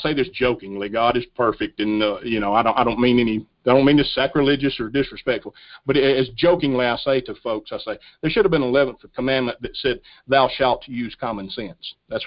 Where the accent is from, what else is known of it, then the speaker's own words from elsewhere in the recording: the South, United States; Hey, I've done it all my life. I'm from the South. I love fried catfish.